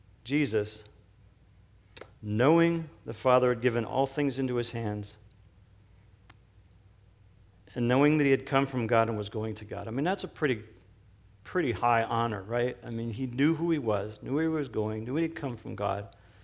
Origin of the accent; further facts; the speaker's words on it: St. Louis, Missouri, United States; I grew up in St. Louis, Missouri, which now it's kind of not a really good place to live, but back when you were a kid, it was great because we had creeks and rivers and lakes and snow